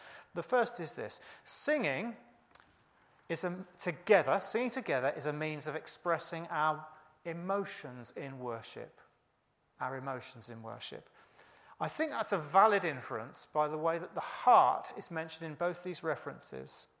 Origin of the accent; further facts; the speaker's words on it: United Kingdom; We shouldn't be frightened of our emotions. I know we're British, but, you know.